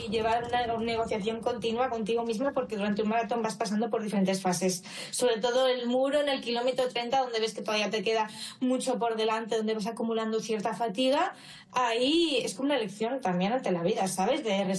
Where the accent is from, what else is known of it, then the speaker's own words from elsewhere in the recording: Spain; Soy la única española.